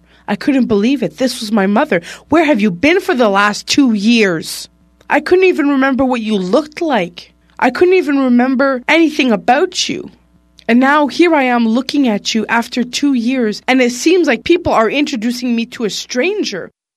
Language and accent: English; Montreal, Quebec, Canada; growing up in Montreal, Quebec with the Bachelor Youth and Family Services.